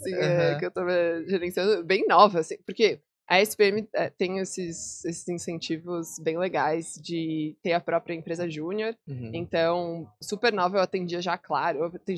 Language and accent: Portuguese; Florianópolis, Santa Catarina, Brazil; also born or lived in Porto Alegre; Então, eu nasci em Porto Alegre, mas eu me sinto também de Floripa porque eu morei a vida inteira aqui, fiz colégio, fiz faculdade, fiz tudo aqui.